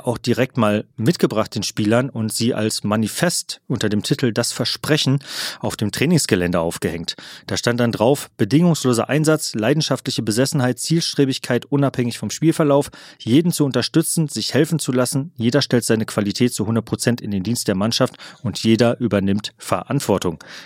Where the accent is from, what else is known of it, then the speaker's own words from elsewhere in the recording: Kamen, North Rhine-Westphalia, Germany; Ich bin in Kamen aufgewachsen. Das liegt direkt neben Dortmund.